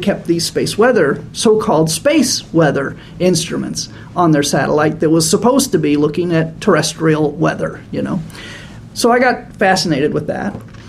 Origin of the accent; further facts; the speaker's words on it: Florida, United States; Of course, I grew up in Florida in the Space Coast, where my father actually was a technician associated with the Apollo missions.